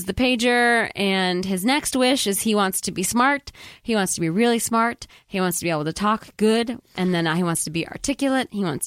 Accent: Chicago, Illinois, United States; because like I grew up obviously in Chicago with Michael Jordan, Rodman, and Pippen, so like that those were my dudes.

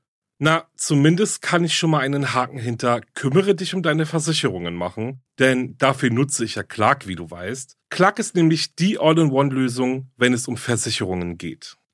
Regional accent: Berlin, Germany; Aber gut, für den heutigen Fall begeben wir uns nach Berlin. Meine Heimatstadt

